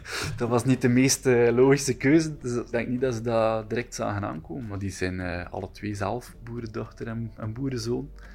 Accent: Flanders, Belgium; ik ben varkenshouder uit Vlaanderen.

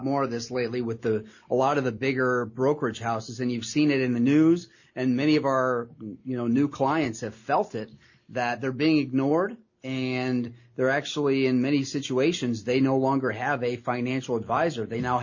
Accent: Pemberville, Ohio, United States; I grew up in Pemberville, Ohio, so we are not fancy people here.

